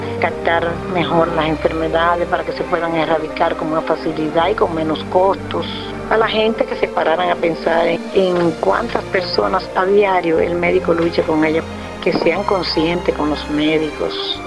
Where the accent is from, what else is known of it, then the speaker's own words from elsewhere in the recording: Cuba; porque vivo con un orgullo de ser cubana, que yo mi Cuba no lo dejo ni de visita en ningún país del mundo. Soy cubana legítima al 100%.